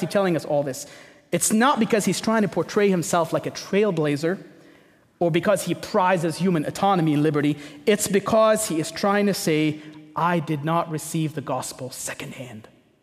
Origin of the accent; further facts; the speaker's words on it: Egypt; now in Canada; I was asked about my contacts with the Egyptian community that I grew up in Egypt